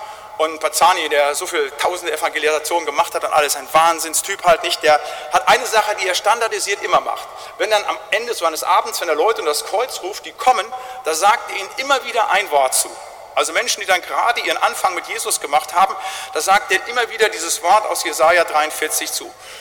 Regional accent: North Rhine-Westphalia, Germany; so sagten wir bei uns im Siegerland immer

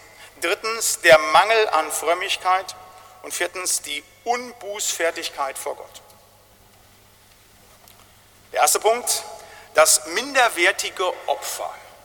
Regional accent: North Rhine-Westphalia, Germany; Da, wo ich herkomme, im Siegerland, das ist ein sehr frommer Beritt

